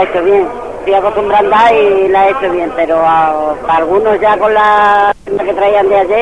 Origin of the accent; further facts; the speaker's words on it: Minas de Riotinto, Andalusia, Spain; De Río Tinto.